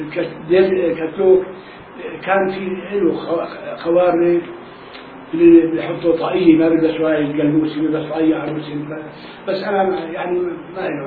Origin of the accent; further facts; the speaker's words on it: Palestine; accent: Palestinian; نحن نسميها بلهجتنا الفلسطينية نقولها حكورة.